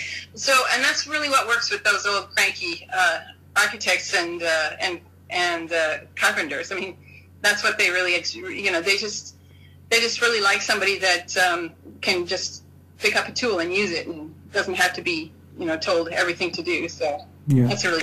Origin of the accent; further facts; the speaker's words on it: United States; But anyway, I'm an American, so I get to say that.